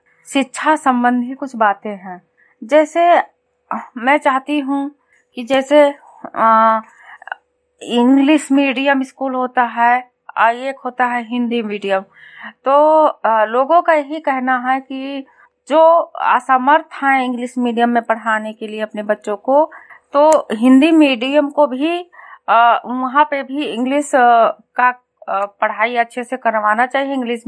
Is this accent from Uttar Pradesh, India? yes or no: yes; Lakharampur, Uttar Pradesh, India; मेरा गांव लखारामपुर है, ब्लॉक विशेषगंज, जिला बहराइच।